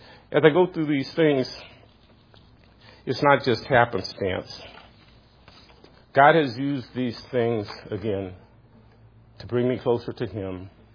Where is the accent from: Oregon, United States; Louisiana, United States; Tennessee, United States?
Louisiana, United States; I remember growing up in the South. I remember poverty. I remember the heat of Louisiana.